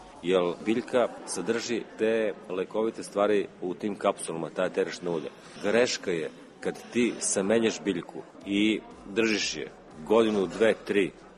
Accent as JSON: {"language": "Serbian", "town": "Niš", "region": "Southern and Eastern Serbia", "country": "Serbia", "said": "Ja vučem poreklo sa Juga Srbije, iz Niša sam. Deda i baba od oca su iz Pirota. Dakle, imam tu semku u Pirotjansku."}